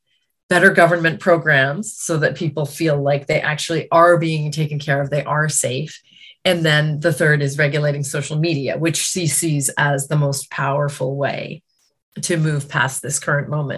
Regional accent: Canada; I had a really interesting experience as a Canadian reading this book in 2022.

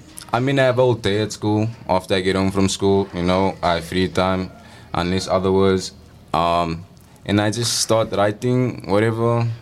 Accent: Strandfontein, Western Cape, South Africa; Well, I'm 16 years old. I'm from Strandfontein Village. I attend Strandfontein High School.

